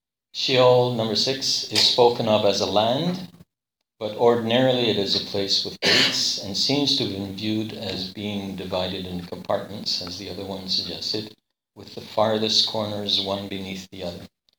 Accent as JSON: {"language": "English", "region": "Scotland", "country": "United Kingdom", "said": "And I'm Scottish enough that free access to resources is right up my line."}